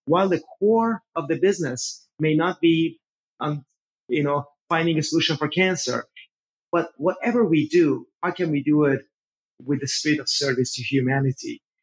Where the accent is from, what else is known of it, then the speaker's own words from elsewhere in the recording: Iran; I really talk about three things. One is growing up in Iran, what was that like?